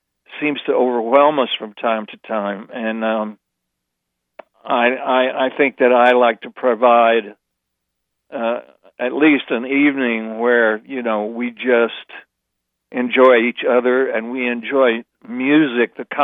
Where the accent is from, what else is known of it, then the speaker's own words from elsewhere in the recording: California, United States; now in New York, United States; The fact that I moved east, I mean, as a Californian, that I would move my family to New York in the worst blizzard of the decade